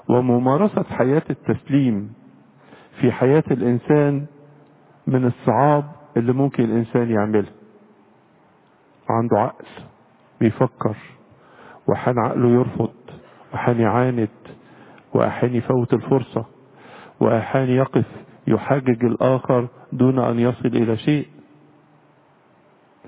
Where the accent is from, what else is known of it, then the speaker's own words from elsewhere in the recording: Egypt; بالنسبة لنا كمصريين